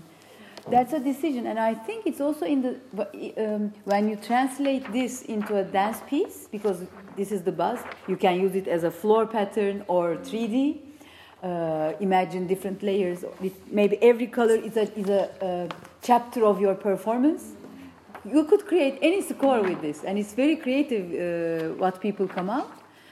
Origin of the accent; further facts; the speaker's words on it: Turkey; first language Turkish; English is a second language; to articulate myself in Turkish. Mm. I realize when I go back to my country, it takes time. It's my mother tongue, of course.